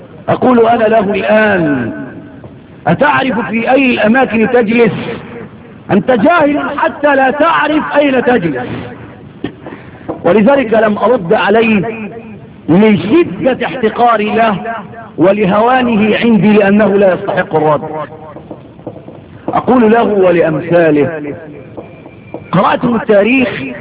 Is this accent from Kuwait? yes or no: no; Egypt; من الذي يكون مدفونا عندنا في مصر؟